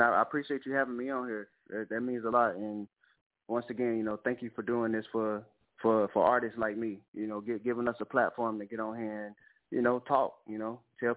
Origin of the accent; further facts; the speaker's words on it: Clinton, South Carolina, United States; So I'm originally from South Carolina.